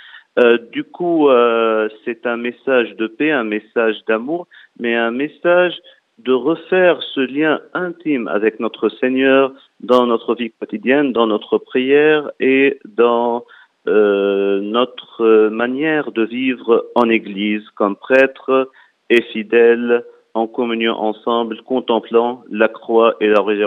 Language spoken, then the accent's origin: French; Sidon, South Governorate, Lebanon; je viens du diocèse de Sidon personnellement